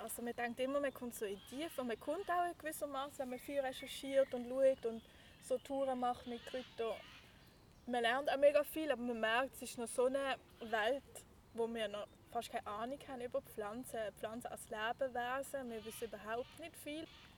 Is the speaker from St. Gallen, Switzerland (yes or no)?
no; Muttenz, Basel-Landschaft, Switzerland; ich bin jetzt hier in Muttenz aufgewachsen.